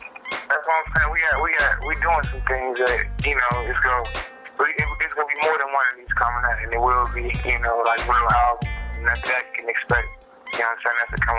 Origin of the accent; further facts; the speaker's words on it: Chicago, Illinois, United States; I'm originally from Chicago, you know what I'm saying?